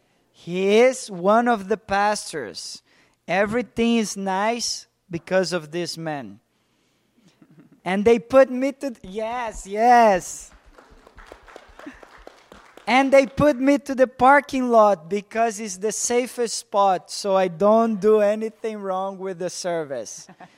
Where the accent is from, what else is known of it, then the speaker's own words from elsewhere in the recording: Brazil; English is a second language; He's from Mexico. I'm from Brazil.